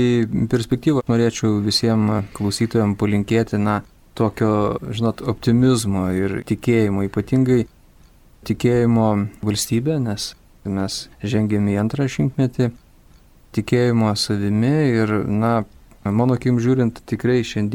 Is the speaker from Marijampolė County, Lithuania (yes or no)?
no; Palomenė, Kaunas County, Lithuania; Esu kaimo vaikas, užaugau Kaišiadorių rajone Palomenės kaime.